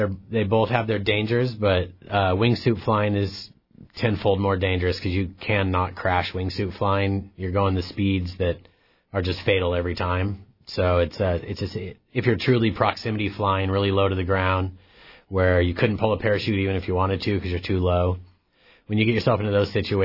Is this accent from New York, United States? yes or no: no; Alaska, United States; I'm very proud to be back in my hometown and being able to offer this. You know, it's something I've always wanted to do in Alaska